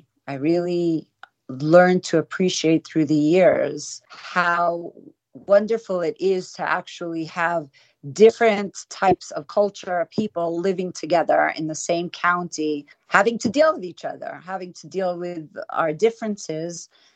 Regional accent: Jerusalem, Jerusalem District, Israel; I was 3 years old when my parents moved to Israel, and I grew up in Jerusalem in a half religious neighborhood and half conservative. I grew up going to religious schools.

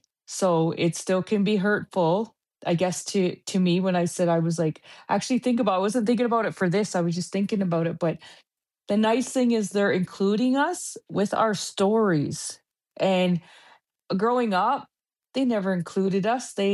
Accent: Canada; now in United States; because I didn't grow up in America. I grew up in Canada.

